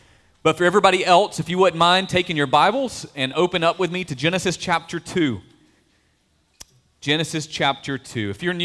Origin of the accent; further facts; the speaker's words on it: the South, United States; Growing up in the South, for me, it began with the traditional southern magnolia tree.